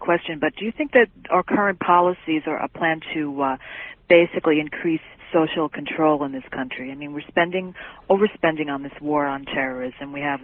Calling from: Medford, Oregon, United States; I'm calling from Medford, Oregon.

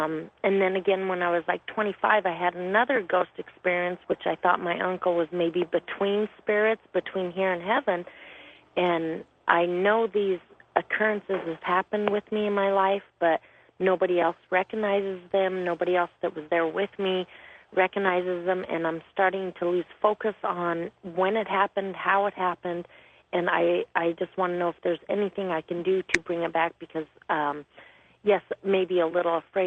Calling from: Phoenix, Arizona, United States; I'm calling from Phoenix.

